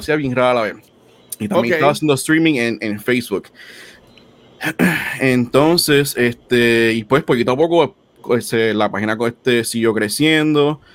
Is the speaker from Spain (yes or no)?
no; Puerto Rico; now in United States; yo me mudé de Puerto Rico para acá, para Estados Unidos. Eso fue como en el 2011 por ahí.